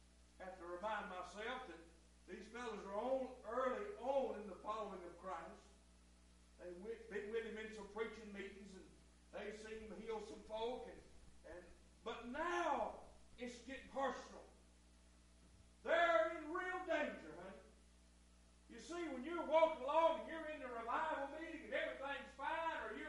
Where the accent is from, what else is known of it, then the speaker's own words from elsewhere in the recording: Orange Grove, United States; I was raised up in Orange Grove. That's the way we do it at Orange Grove.